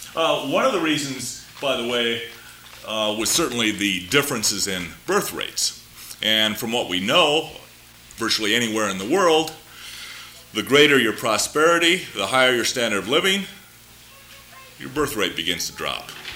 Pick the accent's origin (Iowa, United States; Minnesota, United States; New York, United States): Iowa, United States; Mason City; in a town I grew up in Mason City, Iowa, our next door neighbor was a Lebanese grocer.